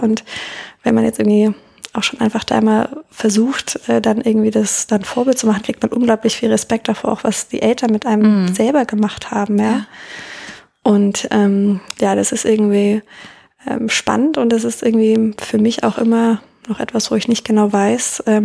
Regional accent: Baden-Württemberg, Germany; ich bin eigentlich aus einem kleinen Dorf im Schwabenland bin da geprägt von absolut dörflicher Kultur. Und bin da in so einem 2000-Seelendorf aufgewachsen in der Nähe von Ehingen und habe da so eine ganz idyllische Landkindheit hinter mich gebracht.

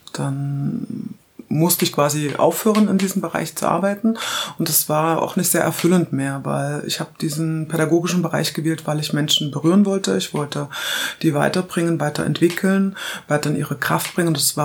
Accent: Halle, Saxony-Anhalt, Germany; Ja, ich bin geboren in Halle an der Saale, ist in Sachsen-Anhalt. Bin da quasi dann bis zu Wendezeiten aufgewachsen.

